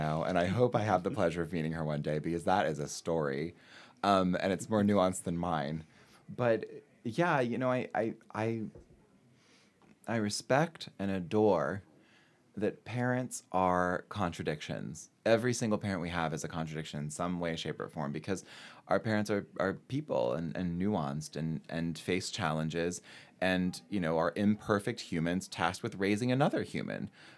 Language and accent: English; North Carolina, United States; how much pride I had in being a North Carolinian until I went to Duke, and how much pride I had in being a Southerner until I went to Duke.